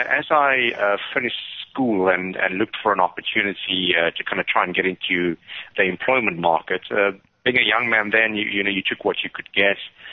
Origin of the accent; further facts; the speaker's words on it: Chatswood, KwaZulu-Natal, South Africa; born there; I started in a store called Clicks Chatswood. It's a township that I was born in KZN